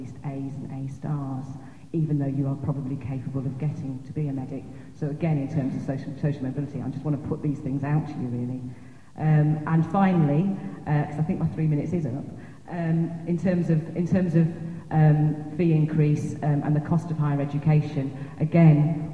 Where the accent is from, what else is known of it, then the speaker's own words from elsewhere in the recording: Northampton, East Midlands, United Kingdom; I came from Northampton. My mum and dad were both, well, my mother came from Ireland, from a farm in Ireland, worked as a nurse